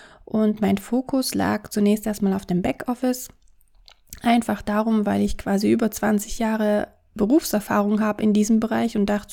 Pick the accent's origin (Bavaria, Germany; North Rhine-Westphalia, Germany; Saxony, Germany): Saxony, Germany; accent: Saxon dialect; wie du es bestimmt schon an meinem Dialekt etwas heraushören wirst, richtig, ich komme aus Sachsen, genauer gesagt aus der Nähe von Dresden.